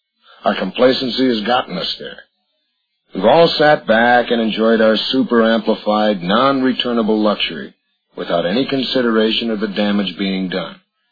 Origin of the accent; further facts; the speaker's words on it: Penfield, New York, United States; I grew up in Penfield, New York, and at that time it was a small country town, surrounded by fields, farms, beautiful woods.